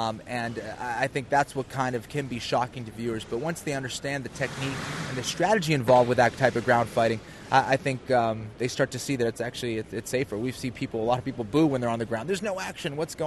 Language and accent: English; Boston, Massachusetts, United States; You know, I'm from Boston. I had to come up with something Boston-themed.